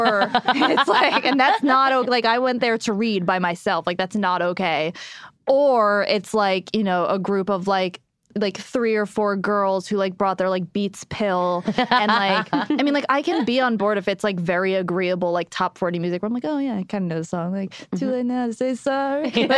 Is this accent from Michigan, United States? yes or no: no; New Jersey, United States; I grew up, like, Jersey Shore. Like, I'm from New Jersey, and so, the Jersey Shore